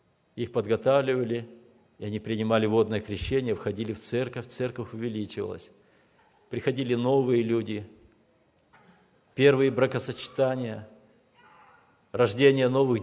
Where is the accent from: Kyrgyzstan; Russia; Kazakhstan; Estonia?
Kyrgyzstan; moved away; В сентябре 1994 года моя семья и семья моего брата, мы приехали из Кыргызстана в эту страну, в новую страну, в новый штат, в новый город.